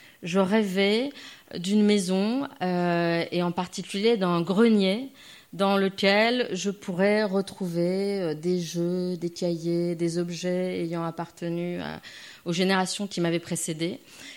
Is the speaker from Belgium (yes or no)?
no; Nice, Provence-Alpes-Côte d'Azur, France; born there; je suis née à Nice en 1970 de parents qui venaient d'arriver d'Algérie.